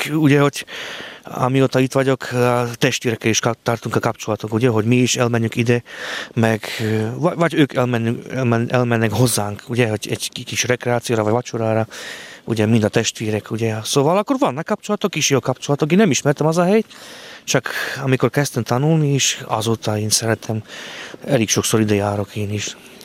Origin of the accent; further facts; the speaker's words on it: Levice, Nitra Region, Slovakia; Hungarian is a second language; Hát Lévai. Hát Lévai. Ott vannak magyarul, csak nem beszéltünk magyarul otthon vagy barátokkal, ugye?